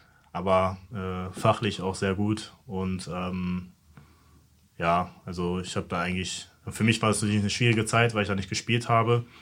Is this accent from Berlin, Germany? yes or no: no; Dortmund, North Rhine-Westphalia, Germany; born there; Also ich bin gebürtiger Dortmunder